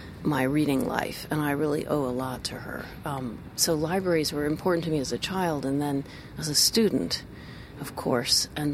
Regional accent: Washington, District of Columbia, United States; These are American books. I grew up in Washington, D.C., and they were about these animals in a farmyard who all could talk and do things.

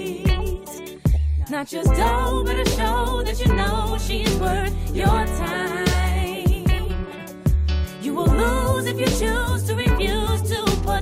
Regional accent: England, United Kingdom; now in New York, United States; Although I live in New York, I'm very much in England all the time because I'm English.

